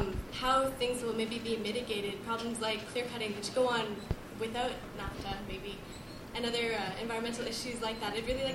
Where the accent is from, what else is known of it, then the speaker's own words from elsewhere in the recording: Calgary, Alberta, Canada; I'm originally from Calgary, Alberta